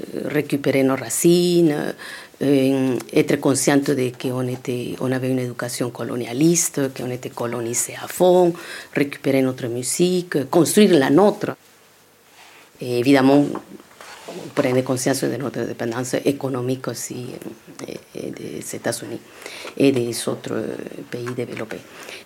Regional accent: Guatemala; Moi, je suis née au Guatemala, en Amérique centrale. Et j'ai grandi dans un quartier. Là-bas, on appelle ça une colonie.

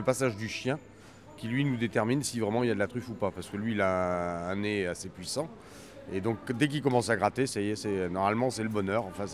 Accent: Bergerac, Nouvelle-Aquitaine, France; Bergerac.

